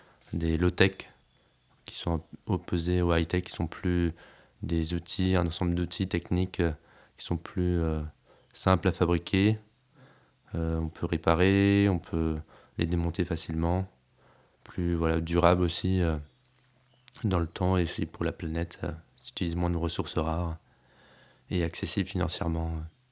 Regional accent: Grand Est, France; j'ai 27, ouais. Et je viens d'Alsace à l'origine.

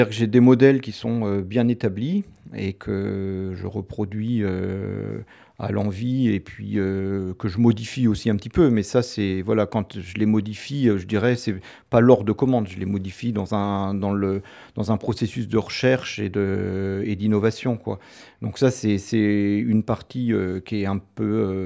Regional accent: Brittany, France; also born or lived in South of France; j'ai commencé dans le sud de la France, après je me suis expatrié, enfin ou revenu plutôt dans ma région d'origine qui est la Bretagne, pour m'installer à Rennes, et du centre de Rennes, je suis venu m'installer à la campagne, à Cugain, en 98.

